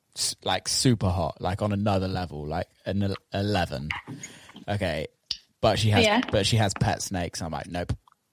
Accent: England, United Kingdom; I'm from England

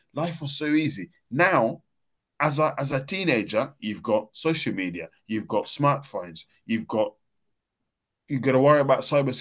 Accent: Kenya; now in United Kingdom; Probably more homelessness here than I saw when I was growing up in Kenya.

